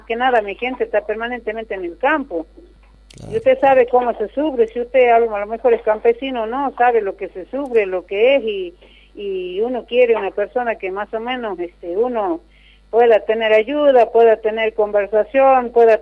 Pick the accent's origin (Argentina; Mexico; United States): Argentina; San Antonio de los Cobres, Salta; now in Rosario de Lerma, Argentina; Yo estoy ahora en Rosario de Lerma, pero yo realmente soy de San Antonio de los Cobres.